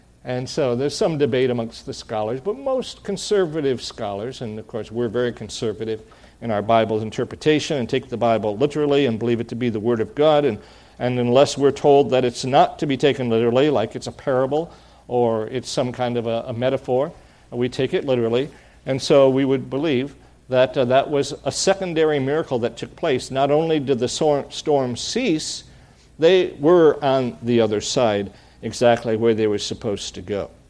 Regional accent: Michigan, United States; moved away; I come from Michigan, as you know, many years ago.

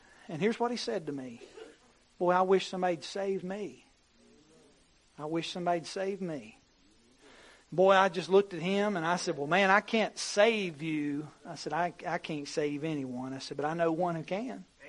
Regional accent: North Carolina, United States; I said, I'm not from here. I said, I'm from North Carolina, grew up in that area, and God just brought me down here.

